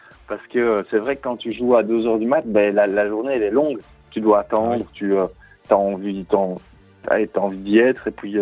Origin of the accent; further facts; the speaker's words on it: Brussels, Belgium; now in Charleroi, Belgium; Moi, je suis né à Anderlecht. Et j'ai vécu toute ma vie à Bruxelles.